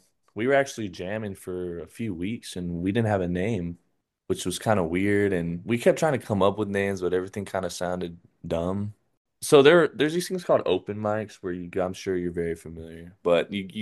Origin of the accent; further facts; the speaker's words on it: Corpus Christi, Texas, United States; now in San Marcos, United States; we're originally from Corpus Christi. We just recently moved this past year we moved up to San Marcos, which is about 20 minutes south of Austin.